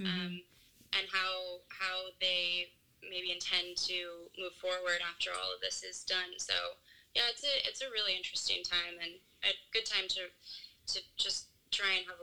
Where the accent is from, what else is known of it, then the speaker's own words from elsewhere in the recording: United States; you know, I'm from the States, and it's being hit really hard